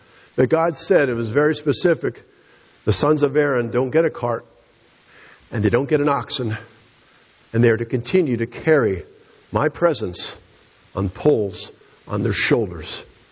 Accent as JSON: {"language": "English", "country": "United States", "said": "Frankly, I am an American."}